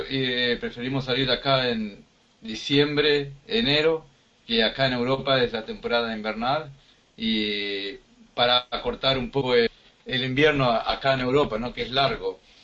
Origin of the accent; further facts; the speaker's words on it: Argentina; now in Mannheim, Germany; soy argentino también, nací en Argentina y hace 20 años que resido ya acá en Alemania, en la ciudad de Mannheim.